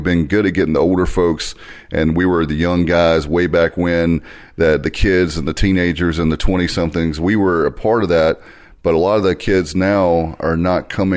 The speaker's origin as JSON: {"language": "English", "town": "Williamston", "region": "North Carolina", "country": "United States", "tie": "born or raised there", "said": "you drive from Williamston, North Carolina, that's where I live in my hometown"}